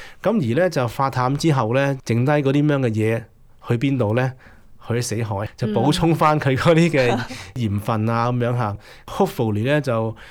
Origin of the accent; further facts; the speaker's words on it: China; 類似我哋中國人就要係去即係反清復明啊